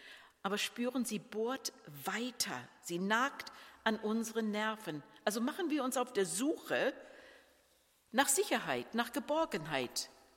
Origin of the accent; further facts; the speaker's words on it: Vancouver, British Columbia, Canada; ich bin in Vancouver aufgewachsen, da sind ganz viele Chinesen